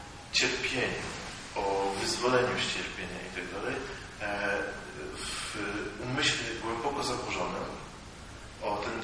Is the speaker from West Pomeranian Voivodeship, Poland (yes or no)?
yes; Szczecin, West Pomeranian Voivodeship, Poland; On nie jest ze Szczecina, nie jest tam, skąd pochodzę.